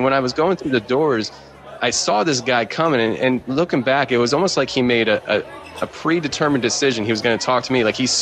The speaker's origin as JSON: {"language": "English", "town": "Philadelphia", "region": "Pennsylvania", "country": "United States", "said": "I don't know where anything is. I'm from Philly."}